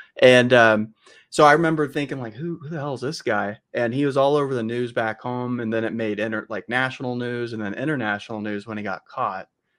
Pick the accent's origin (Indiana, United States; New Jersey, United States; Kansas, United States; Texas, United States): Kansas, United States; Park City; And really, so I grew up in Park City, Kansas, and so it was like a small town north of Wichita